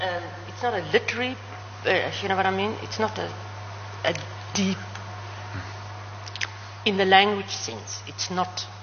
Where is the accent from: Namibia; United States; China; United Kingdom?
Namibia; accent: Namlish; But remember, I speak Namlish and my accent is also very...